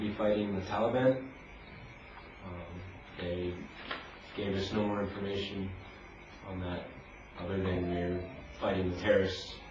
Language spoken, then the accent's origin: English; Hailey, Idaho, United States; I'm from Idaho, Haley, Idaho, in the USA.